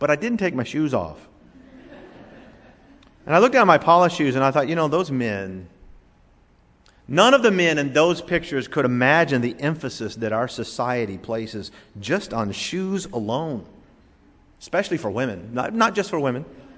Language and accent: English; Florida, United States; Now, folks, I grew up in South Florida, and I hardly ever wore shoes in grade school either.